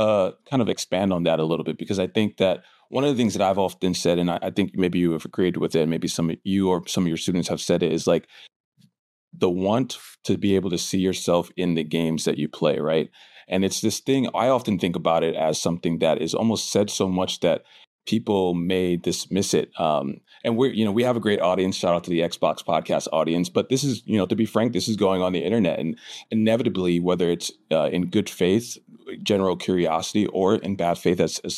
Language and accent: English; Brooklyn, New York, United States; as someone who I grew up in Brooklyn and I always would flip through magazines and see so many things about the gaming industry that were on the West Coast.